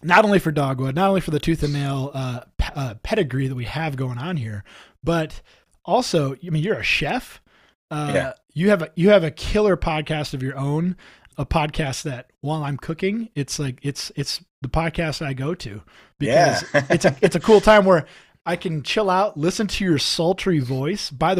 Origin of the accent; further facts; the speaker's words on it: South Dakota, United States; We're both from South Dakota